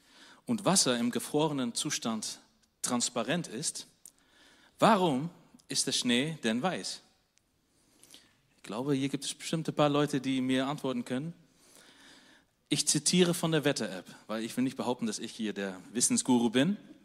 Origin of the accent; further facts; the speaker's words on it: Netherlands; Oder wo ich herkomme, in Holland, da passiert es so richtig selten.